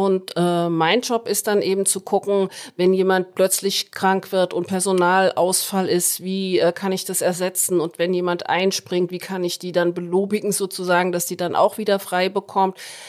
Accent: Butzbach, Hesse, Germany; Nein, ich komme aus Hessen, aus Butzbach.

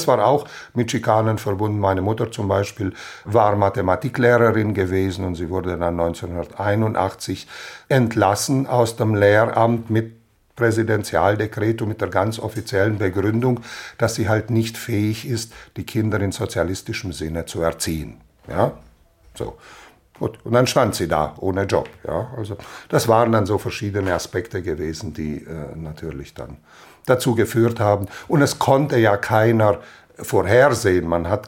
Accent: Banat, Romania

